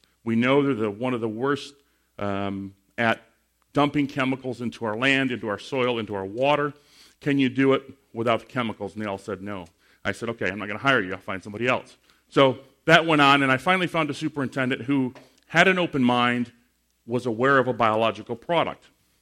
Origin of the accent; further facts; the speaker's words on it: Michigan, United States; I am from Michigan, not Maine. Not that that matters, but I am from Michigan